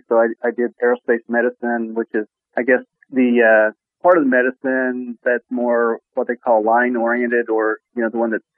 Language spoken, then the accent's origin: English; Lindsay, Oklahoma, United States; Well, I grew up in rural Oklahoma. I grew up in Lindsay, went to my local high school and went to college here in the state